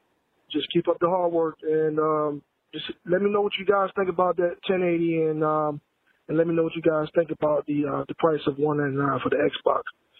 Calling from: Atlanta, Georgia, United States; I was calling from Atlanta, Georgia.

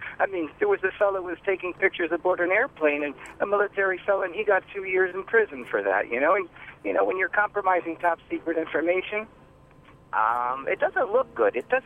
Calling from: Kenilworth, New Jersey, United States; I'm calling from Kenilworth.

